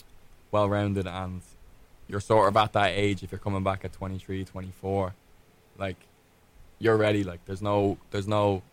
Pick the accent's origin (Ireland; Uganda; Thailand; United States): Ireland; Drogheda, Leinster; Like, I'm Irish and I'm walking around campus drinking yerba mate. Like, if I walk around Drogheda drinking mate, they're like, what are you doing?